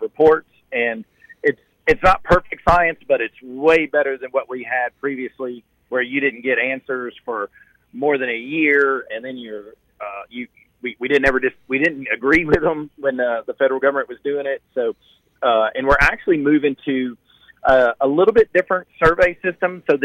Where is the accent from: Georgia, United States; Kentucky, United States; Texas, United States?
Kentucky, United States; born there; now in Alabama; So, you guys remember, I was born in Kentucky. I live in Alabama.